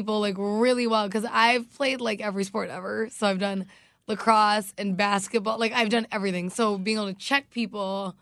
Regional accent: North Carolina, United States; moved away; And like, so I moved from North Carolina to Minnesota.

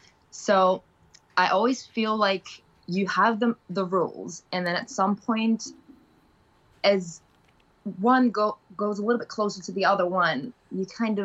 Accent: Amsterdam, North Holland, Netherlands; I'm from Amsterdam.

